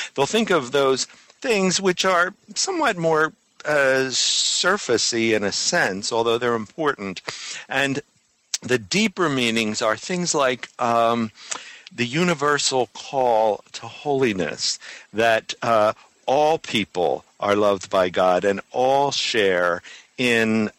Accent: Philadelphia, Pennsylvania, United States; I grew up in Philadelphia in a wonderful neighborhood, kind of tough. Now it's really a dangerous neighborhood, actually. But lots of people, lots of row homes.

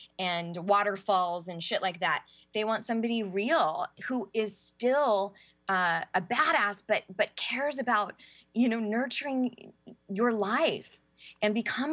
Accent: California, United States; accent: Valley Girl; I'm white, if you can't tell by my Valley Girl accent.

